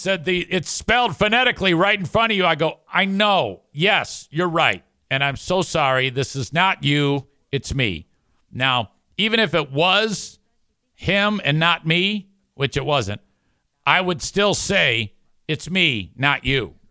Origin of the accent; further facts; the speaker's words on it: Detroit, Michigan, United States; I grew up there, dick.